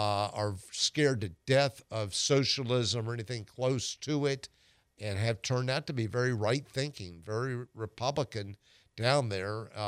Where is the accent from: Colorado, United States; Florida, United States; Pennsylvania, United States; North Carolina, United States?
North Carolina, United States; Charlotte; also born or lived in Asheville; I mean, I was raised in Charlotte, born in Asheville, raised in Charlotte, and very familiar with Charlotte.